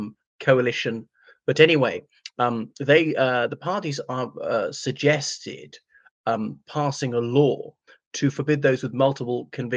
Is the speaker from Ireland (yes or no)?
yes; Ireland; from Ireland.